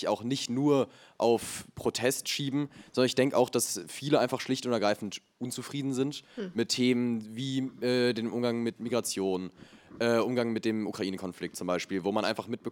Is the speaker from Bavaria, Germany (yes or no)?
no; Salem, Baden-Württemberg, Germany; Ich bin auch aus Salem.